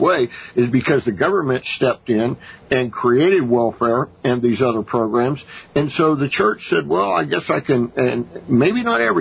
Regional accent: San Jose, California, United States; born there; But for the record, I was born in San Jose, California, 60 years ago. So anyway, shout out to California.

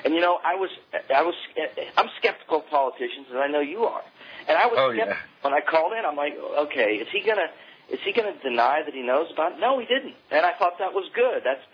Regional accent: Hermitage, United States; I called in as … from Hermitage. I didn't feel too bad about that because I'm from Hermitage.

